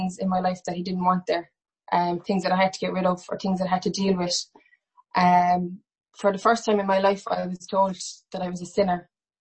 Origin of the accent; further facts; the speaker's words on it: Limerick, Munster, Ireland; I'm born and bred in Limerick all my life. I was raised a Catholic.